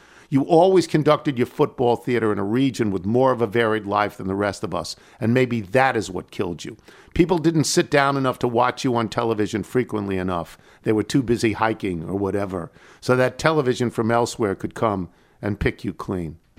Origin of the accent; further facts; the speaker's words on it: East Coast, United States; growing up on the East Coast, in my life, California was the great lure